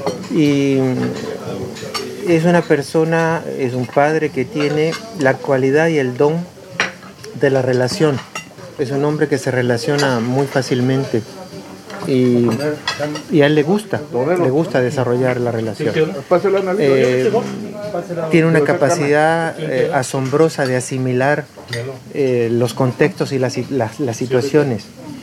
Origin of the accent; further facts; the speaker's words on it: Reyes, Beni, Bolivia; Yo nací en el Beni, y yo soy de Reyes.